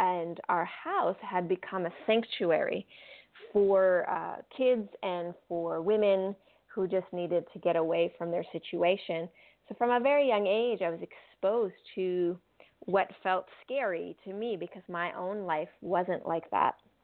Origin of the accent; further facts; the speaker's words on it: Manitoba, Canada; I'm French Canadian born, and I was raised on Native reservations in the province of Manitoba.